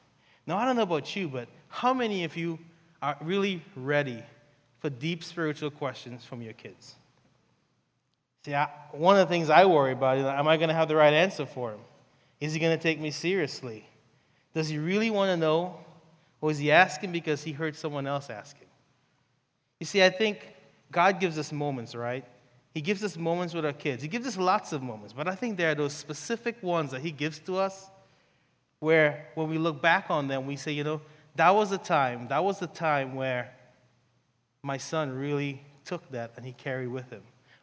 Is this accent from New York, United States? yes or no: yes; New York, United States; moved away as an adult; now in Ohio, United States; But I grew up in New York, so that's why I have the accent. And I moved to Ohio back in 2001.